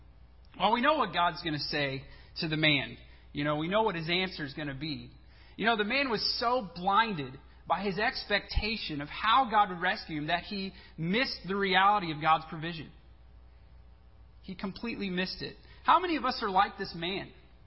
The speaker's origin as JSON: {"language": "English", "town": "St. Louis", "region": "Missouri", "country": "United States", "tie": "born or raised there", "said": "Well, I grew up in St. Louis, and you know, there's a St. Louis Zoo, and so we used to go there often to see all the animals."}